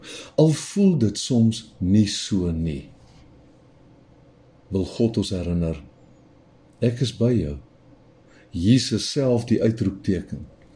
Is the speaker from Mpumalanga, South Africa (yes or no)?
yes; Mpumalanga, South Africa; ek kom daar van die Laagveld af